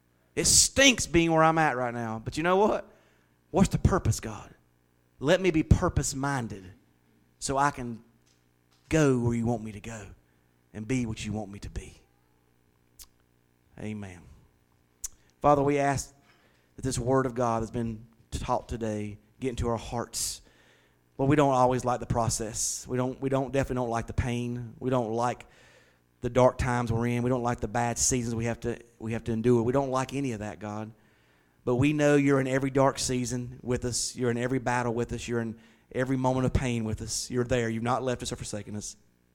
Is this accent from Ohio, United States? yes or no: no; Wilkesboro, North Carolina, United States; used to sing in our home church that I grew up in Wilkesboro, as a little girl.